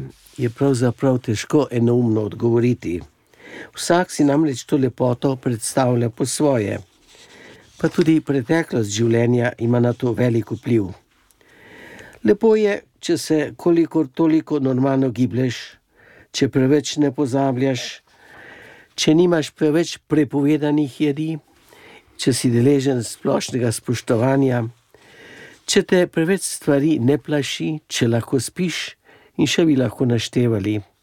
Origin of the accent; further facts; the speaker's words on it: Gorenja Vas, Upper Carniola, Slovenia; Prihajam iz Gorenje vasi v Poljanski dolini, kjer sem doma in kjer sedaj že 5. leto delujem kot duhovni pomočnik za rojstno župnijo Trata Gorenje vas